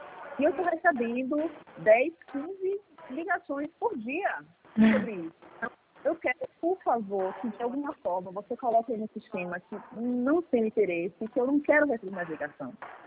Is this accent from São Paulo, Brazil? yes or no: no; Bahia, Brazil; Sou da Bahia.